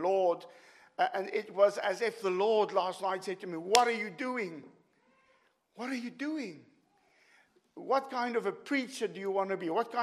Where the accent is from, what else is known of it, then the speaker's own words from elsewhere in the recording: South Africa; I'm a South African. I'm tough and I'm hard